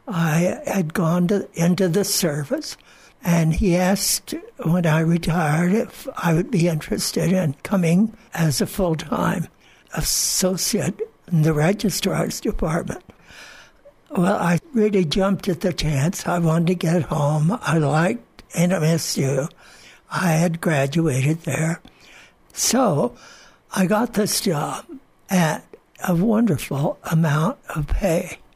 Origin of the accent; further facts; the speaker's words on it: Chamberino, New Mexico, United States; born there; now in Mesilla, United States; I was born in Chamberino, New Mexico, which is just down the road. We've always called that home, too. I have two homes, Chamberino and Mesilla, but Mesilla's been my home longer than Chamberino.